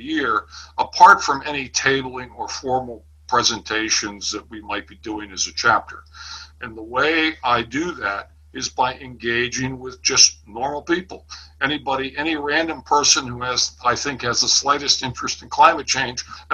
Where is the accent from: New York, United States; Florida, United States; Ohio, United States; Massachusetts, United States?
Florida, United States; St. Petersburg; from St. Petersburg, Florida.